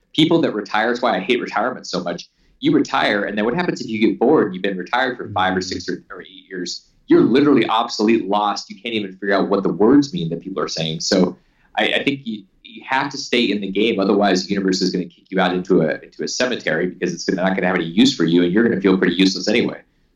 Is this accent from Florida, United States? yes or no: no; Alaska, United States; Like, I grew up in Alaska, and you literally could be eaten when you go out of your front door